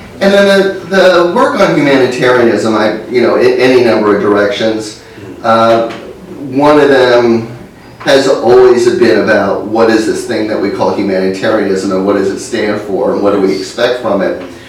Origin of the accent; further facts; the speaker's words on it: United States; I'm speaking as an American scholar of international relations